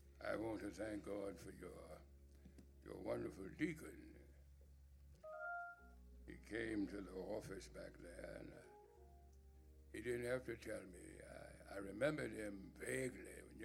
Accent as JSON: {"language": "English", "region": "Louisiana", "country": "United States", "said": "I'm from Louisiana, but I've been up here for some time."}